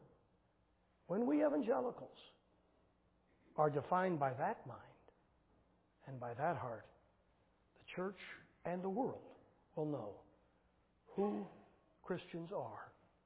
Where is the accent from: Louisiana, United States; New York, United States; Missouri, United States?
Missouri, United States; St. Louis; one of the fifth generation of her family was my pastor when I was growing up in St. Louis.